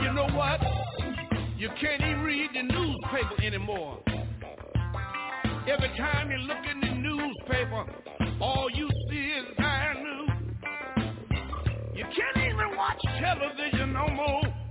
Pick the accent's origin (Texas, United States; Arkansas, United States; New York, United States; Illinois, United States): Texas, United States; Houston; When I think about my hometown in Houston, Texas, there was five beautiful little children one day playing around in the house.